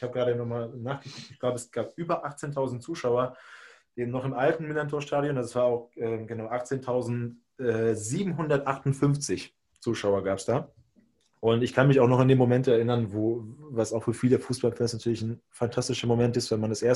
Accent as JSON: {"language": "German", "country": "Hungary", "tie": "born or raised there", "moved": "yes", "lives_now": "Germany", "said": "ich bin in Ungarn geboren, in Ungarn aufgewachsen und auch schon da in der Heimatstadt, in der ich geboren bin"}